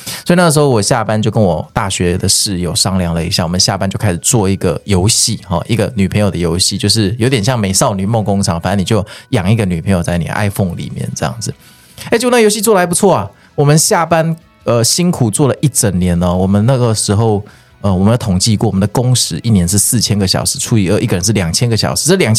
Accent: Kaohsiung, Taiwan; 小时候其实我是高雄人，那高雄我们以前常常会去左营

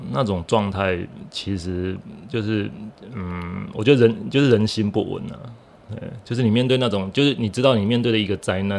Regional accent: Hualien County, Taiwan; 其实我们花莲人对地震是没有感觉

